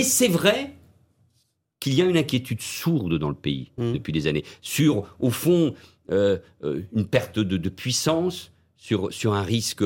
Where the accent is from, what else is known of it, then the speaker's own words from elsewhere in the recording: France; je suis français, patriote